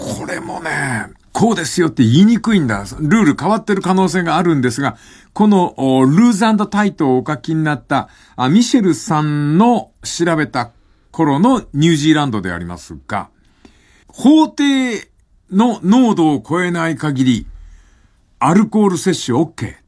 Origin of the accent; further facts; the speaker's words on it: Kyushu, Japan; 九州に行った。はい、博多、熊本だったの、はい。やかましい、やかましい。それは自分のふるさとだから何の抵抗もないけど